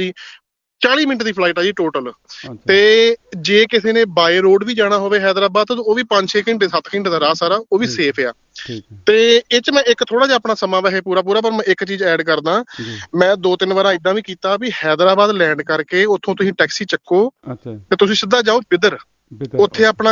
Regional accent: Amritsar, Punjab, India; ਜਿਵੇਂ ਮੈਂ ਅੰਮ੍ਰਿਤਸਰ ਸਾਹਿਬ ਜੰਮਿਆ ਪਲਿਆ ਹਨਾ

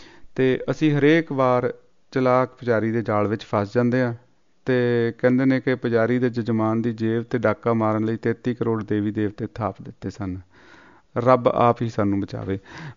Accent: Bhai Rupa, Punjab, India; ਕਹਿੰਦੇ ਗੁਰੂ ਹਰਗੋਬਿੰਦ ਸਾਹਿਬ ਜੀ ਨੇ ਸਾਡਾ ਪਿੰਡ ਵਸਾਇਆ ਸੀ ਭਾਈ ਰੂਪਾ।

